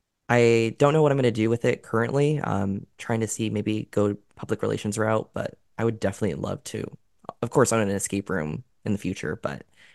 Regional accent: Fort Myers, Florida, United States; born there; I was born in Fort Myers, Florida.

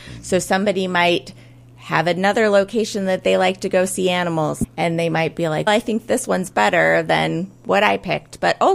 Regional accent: St. Louis, Missouri, United States; Experiences from what I know from my own childhood growing up in St. Louis.

